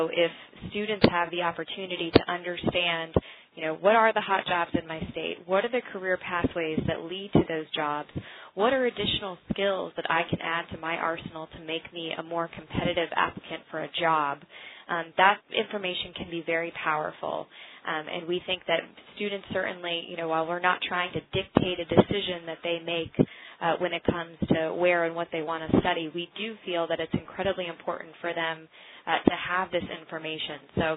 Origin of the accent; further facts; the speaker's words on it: Tallahassee, Florida, United States; I'm probably biased because I happen to be from the state of Florida. I was born and raised in Tallahassee, huge Seminole fan.